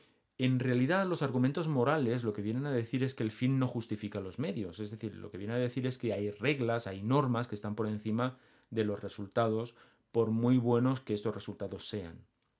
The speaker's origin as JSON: {"language": "Spanish", "region": "Catalonia", "country": "Spain", "said": "cosa que como catalán aquí me toca bastante"}